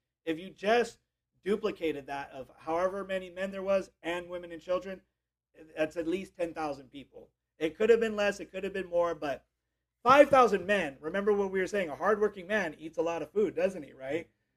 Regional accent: Hawaii, United States; I'm one of 6 children and I grew up in Hawaii, which is already expensive enough as it is.

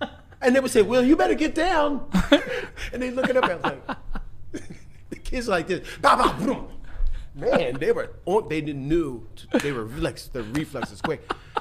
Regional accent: Philadelphia, Pennsylvania, United States; I always go down there because I'm not a gang affiliated. Mm-hmm. I'm from Philadelphia anyway."

